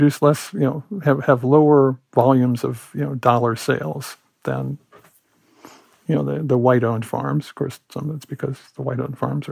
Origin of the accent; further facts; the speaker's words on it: Illinois, United States; I grew up in Illinois, big important state, and I worked for 3 or 4 years in Iowa.